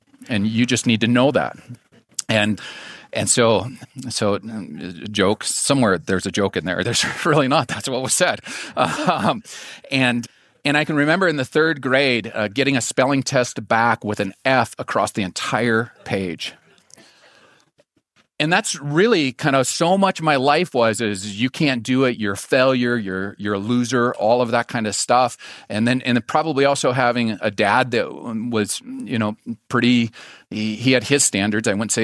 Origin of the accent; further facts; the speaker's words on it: Glendive, Montana, United States; I grew up in Glendive.